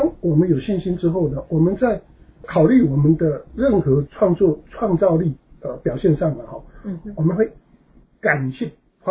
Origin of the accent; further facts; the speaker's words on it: China; 尤其是我们中国人，我们学会要谦卑